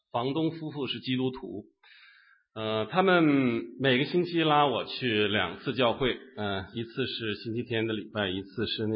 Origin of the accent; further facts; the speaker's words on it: China; 跟我们从大陆来的这些弟兄姐妹都很相似